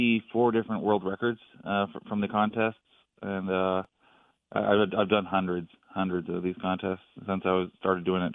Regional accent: California, United States; Because I was from California. I'm from California.

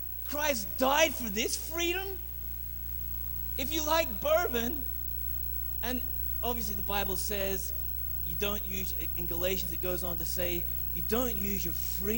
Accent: Australia; now in United States; I didn't know the tension. I came from Australia. I had pictures of my old youth group in my office, and all of the girls in my old youth group wore bikinis.

